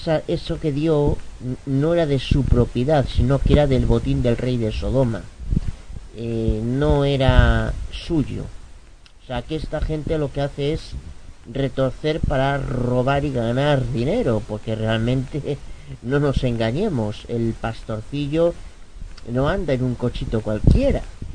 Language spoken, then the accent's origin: Spanish; Galicia, Spain; Soy abogado de Galicia, España.